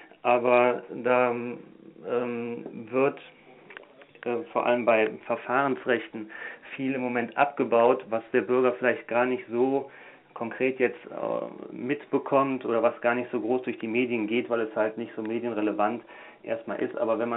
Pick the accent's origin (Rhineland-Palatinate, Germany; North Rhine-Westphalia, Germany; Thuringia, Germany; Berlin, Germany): North Rhine-Westphalia, Germany; Cologne; now in Viersen, Germany; Ich bin 37 Jahre alt, geschieden, keine Kinder. Ich bin Kölner gebürtig, bin dort zur Schule gegangen, Abitur gemacht, dann eine Banklehre absolviert und dann in Köln Jura studiert. Bin jetzt auch als Anwalt tätig und wohne und arbeite in Viersen am Niederrhein.